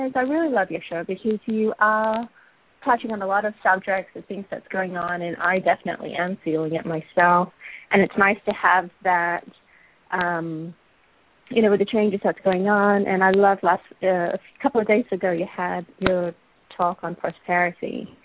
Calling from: Dallas, Texas, United States; I'm calling from Dallas, Texas.

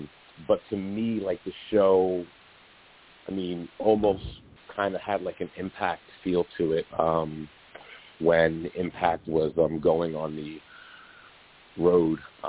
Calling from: New York, United States; Oh, yes. I am … from New York.

